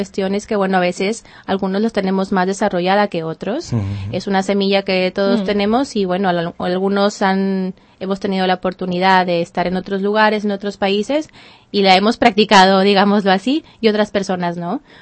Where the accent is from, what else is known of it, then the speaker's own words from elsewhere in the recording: Monterrey, Nuevo León, Mexico; now in Spain; De Monterrey, que és la part norte.